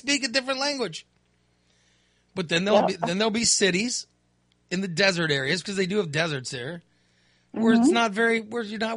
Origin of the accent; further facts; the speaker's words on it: Chicago, Illinois, United States; born there; I was born in Chicago. And I'm second generation American on my mother's side.